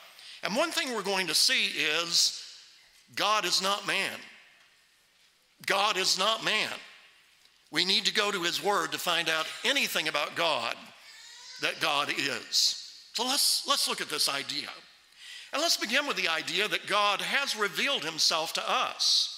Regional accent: Kentucky, United States; But growing up in Eastern Kentucky, there's lots of opportunities for skeletons to be in a closet.

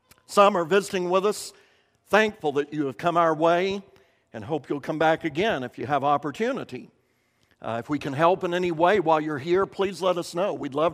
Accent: Kentucky, United States; he was very much a hillbilly like I was from Harlan County, Kentucky.

